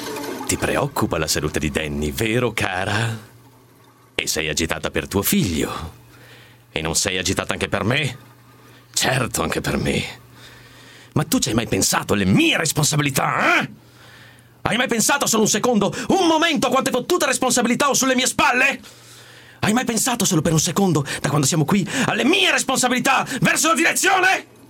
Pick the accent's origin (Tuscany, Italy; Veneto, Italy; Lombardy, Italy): Veneto, Italy; Verona; vengo da Verona, ho 41 anni.